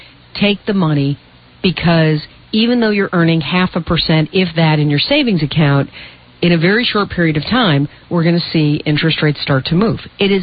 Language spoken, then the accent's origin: English; United States; But as an American, this is one thing that you can do to be counted.